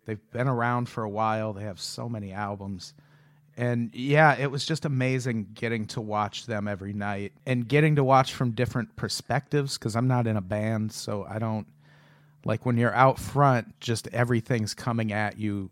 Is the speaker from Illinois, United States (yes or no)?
yes; Illinois, United States; And it was historic for me because I was born and raised in Illinois, which is where the Cubs are at.